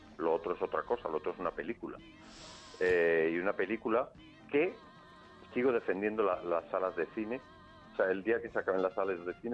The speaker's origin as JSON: {"language": "Spanish", "town": "Madrid", "region": "Community of Madrid", "country": "Spain", "tie": "born or raised there", "said": "Pero si soy madrileño y mi vida transcurrió en Madrid, por tanto amo esta ciudad, y aún me conmueve más mi otra patria más chica, que es el pueblo de mi familia materna, que es Cañamares, que es un pueblo de la Sierra de Cuenca."}